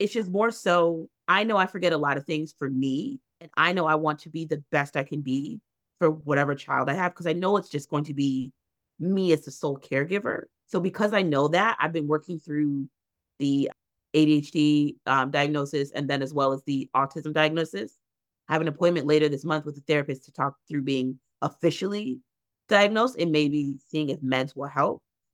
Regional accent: Chicago, Illinois, United States; I am from Chicago, born and raised, but I live in the suburbs.

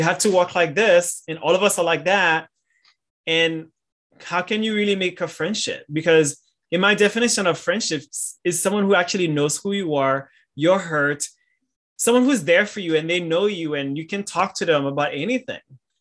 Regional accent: Boston, Massachusetts, United States; now in Somerville, United States; because I'm from Boston and I live close to there in Somerville.

